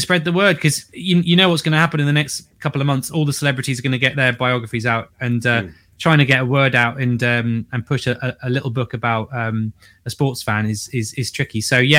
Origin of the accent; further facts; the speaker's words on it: London, United Kingdom; But as a Londoner listening to you